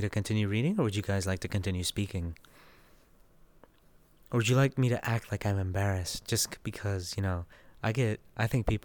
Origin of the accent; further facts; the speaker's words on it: Dallas, Texas, United States; I am from Dallas, Texas. I'm a Texan, but I'm not white. I'm a Packy boy.